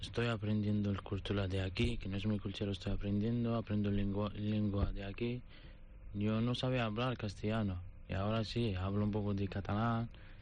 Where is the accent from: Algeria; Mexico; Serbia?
Algeria; Spanish is a second language; moved away; Porque llamo y la primera pregunta, ¿de dónde eres? Digo, soy argelino.